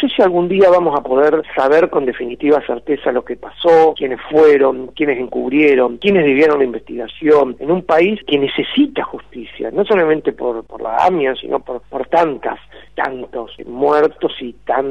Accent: Argentina

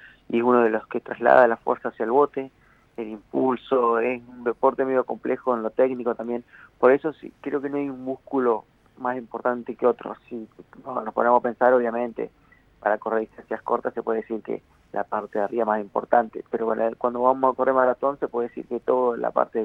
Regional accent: Viedma, Río Negro, Argentina; para nosotros los que somos acá de Viedma a Patagones

